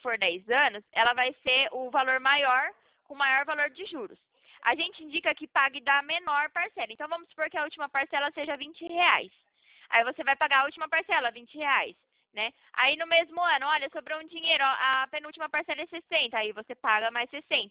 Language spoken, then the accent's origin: Portuguese; Campinas, São Paulo, Brazil; sou de Campinas.